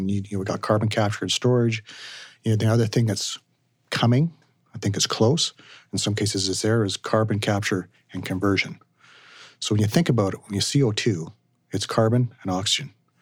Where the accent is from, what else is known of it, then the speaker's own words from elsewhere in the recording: Alberta, Canada; And so as a Canadian, as an Albertan, and if you work in the oil and gas business